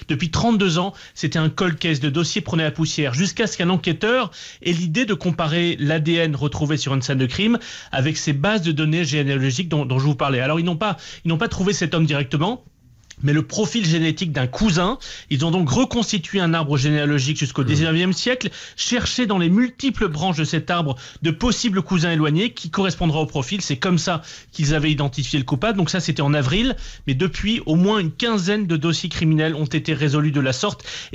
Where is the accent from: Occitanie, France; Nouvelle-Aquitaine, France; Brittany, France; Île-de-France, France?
Brittany, France; 96% de mon ADN est lié aux îles britanniques, et comme j'ai grandi en Bretagne